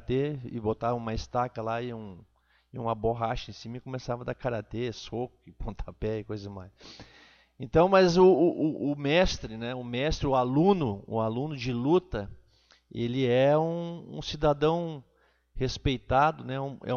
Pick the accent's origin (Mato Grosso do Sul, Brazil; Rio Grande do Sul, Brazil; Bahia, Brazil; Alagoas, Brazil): Rio Grande do Sul, Brazil; Montenegro; Eu, quando era pequeno, morava em Costa da Serra, que era distante aqui do município de Montenegro, 11 quilômetros, 12 quilômetros, e com a estrada de chão